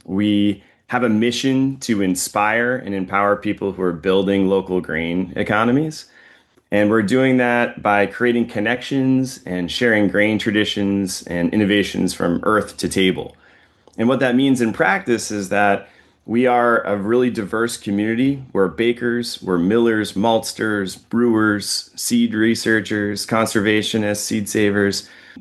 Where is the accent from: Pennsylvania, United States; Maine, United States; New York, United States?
Maine, United States; I grew up in Aroostook County, where as among a group of a family that had grown potatoes on both sides of my family for a long time